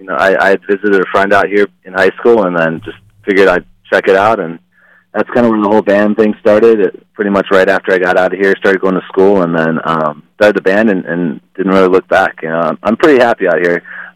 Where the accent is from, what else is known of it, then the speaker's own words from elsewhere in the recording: Chicago, Illinois, United States; now in Phoenix, United States; Chicago originally, but...